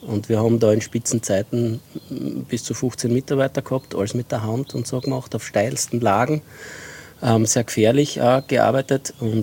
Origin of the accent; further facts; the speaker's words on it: Styria, Austria; Ich komme aus einer der ältesten Weinbaufamilien, oder ältesten Weinbaufamilien, aus einer sehr gestandenen Weinbaufamilie in der Südsteiermark.